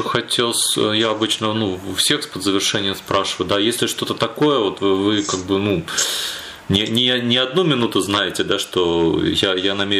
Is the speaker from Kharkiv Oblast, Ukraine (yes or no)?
yes; Kharkiv, Kharkiv Oblast, Ukraine; Ну, я тоже харьковчанин, но мне сложно формулировать порой.